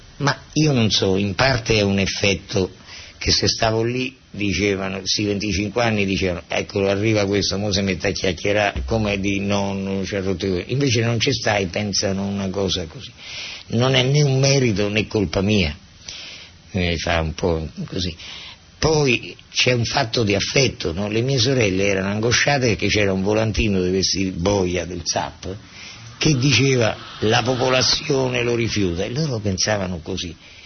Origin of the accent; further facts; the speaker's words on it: Terni, Umbria, Italy; Io sono di Terni, dei Burini, non sono di Roma